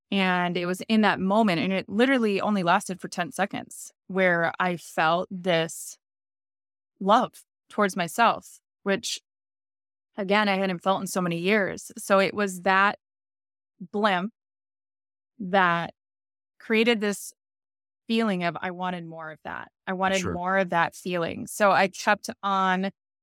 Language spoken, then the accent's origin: English; Minnesota, United States; also born or lived in Arizona; I grew up in Minnesota. You probably hear it in my accent. But I grew up in Minnesota.